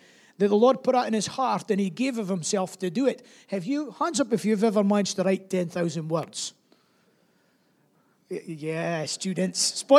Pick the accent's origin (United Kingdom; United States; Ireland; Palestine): United Kingdom; Scotland; Well, remember, we're Scottish.